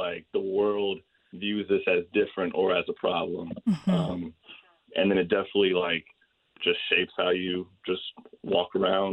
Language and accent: English; Stamford, Connecticut, United States; I grew up in Stamford. It's a pretty diverse area compared to what most people perceive Connecticut to be.